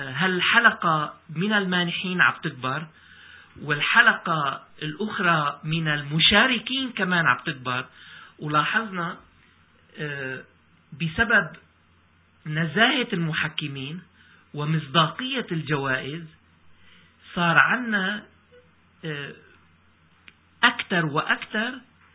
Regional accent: Syria; كل مدينة في بلدنا سوريا

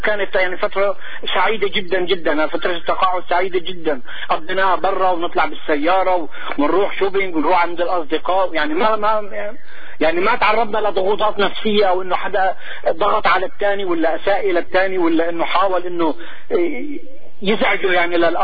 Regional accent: Morocco; انا مغربي وزوجتي لبنانيه.

